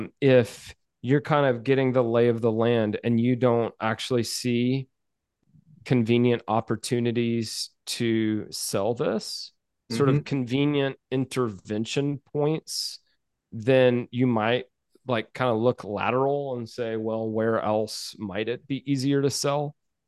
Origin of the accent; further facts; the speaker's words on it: the South, United States; I grew up in the South, and it's true that Southerners are sometimes like polite to a fault